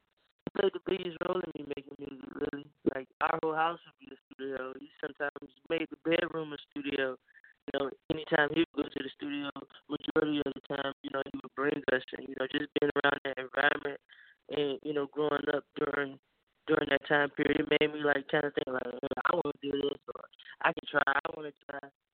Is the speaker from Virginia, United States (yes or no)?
yes; Portsmouth, Virginia, United States; Well, I'm from Portsmouth, Virginia.